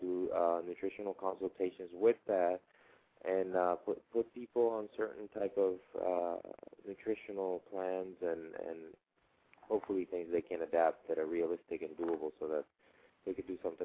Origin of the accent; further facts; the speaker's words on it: Colombia; now in Miami, United States; I was born and raised in South America, in Colombia, near the coast, with the ocean. And I reside here in Miami